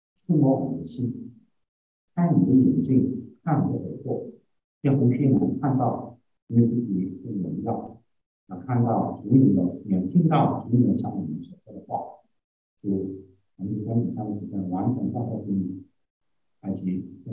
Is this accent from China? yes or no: yes; China; 我猜大家都很清楚知道我们中国人对福的一个概念